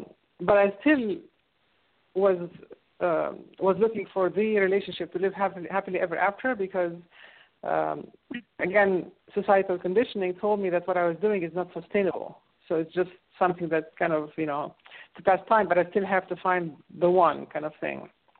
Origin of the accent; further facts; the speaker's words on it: Egypt; I grew up in Egypt where people's favorite pastime is to complain, and their favorite subject to complain about is their spouse.